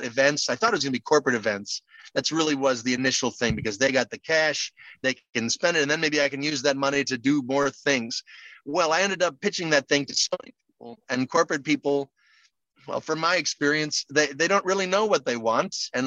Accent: New York, United States; I grew up near Broadway.

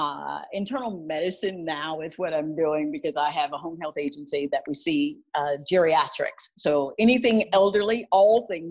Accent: Mississippi, United States; born there; Since we're going all the way back, I was born in Mississippi. I was born in the projects.

